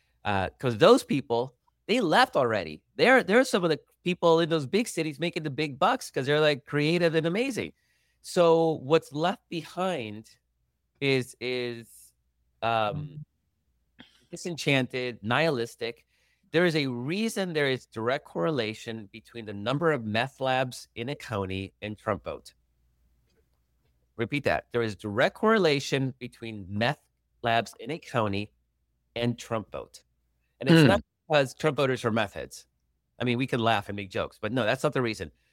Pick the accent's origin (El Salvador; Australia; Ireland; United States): El Salvador; I've seen that in my home country of El Salvador.